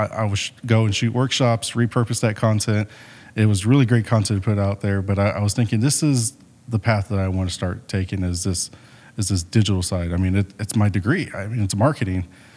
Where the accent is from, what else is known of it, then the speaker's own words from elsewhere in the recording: San Antonio, Texas, United States; And so I'm from San Antonio, Texas.